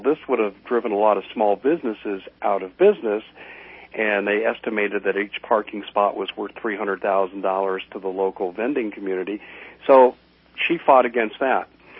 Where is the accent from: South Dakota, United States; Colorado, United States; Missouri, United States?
Colorado, United States; first of all, Colorado is my home state.